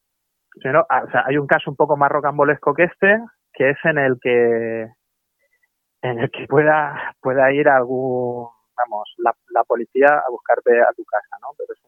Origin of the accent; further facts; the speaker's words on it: Elche, Valencian Community, Spain; por la provincia de Alicante, ¿no? Que es donde resido yo, soy de Elche